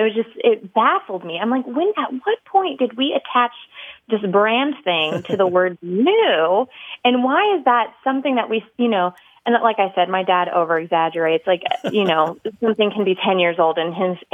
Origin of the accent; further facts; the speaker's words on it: Texas, United States; I'm from Texas. We brand cattle.